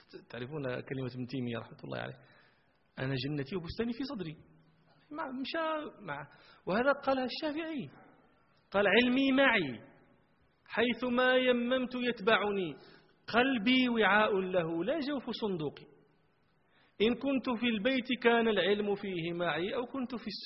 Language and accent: Arabic; Marrakesh, Marrakesh-Safi, Morocco; احنا كان عندنا في مراكش شاعر مشهور